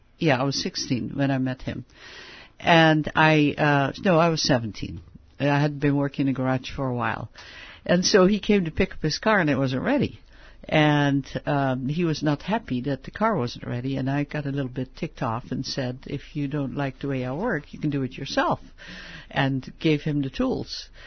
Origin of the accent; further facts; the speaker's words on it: Netherlands; Well, I'm born and raised in Holland, and I was one of six children.